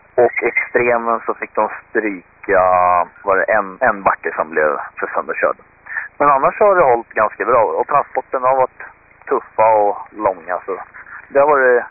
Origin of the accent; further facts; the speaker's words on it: Sweden; Det är roligt när vi är några svenskar som är iväg och rullar